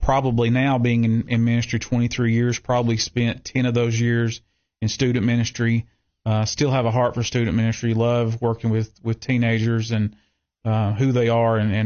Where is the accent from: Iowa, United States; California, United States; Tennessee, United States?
Tennessee, United States; Cookeville; Well, I'm from Cookeville. I grew up at Eastwood Baptist Church there on Old Kentucky Road here in Cookeville, where my grandfather pastored there for 17 years.